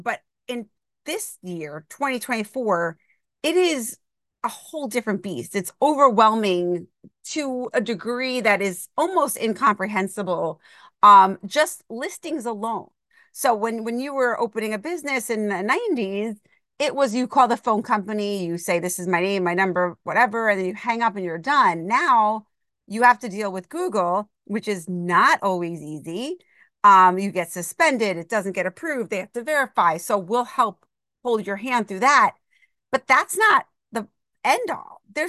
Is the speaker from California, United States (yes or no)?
no; Yorktown Heights, New York, United States; Yeah, so I grew up in Yorktown Heights, New York, Westchester County, about an hour away from the New York City.